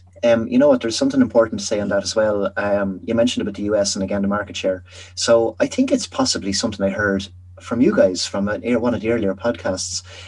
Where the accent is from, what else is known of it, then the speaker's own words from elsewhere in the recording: Leinster, Ireland; so I'm from Offaly originally, and I've got a group of friends from Offaly